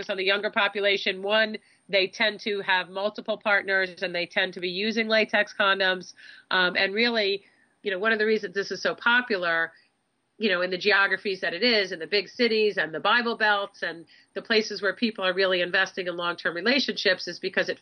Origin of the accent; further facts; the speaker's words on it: Southfield, Michigan, United States; born there; I was actually born in Southfield.